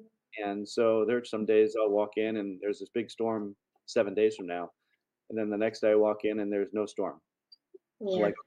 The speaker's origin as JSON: {"language": "English", "region": "East Coast", "country": "United States", "tie": "born or raised there", "said": "And I grew up on the East Coast, so there was the Atlantic Ocean there."}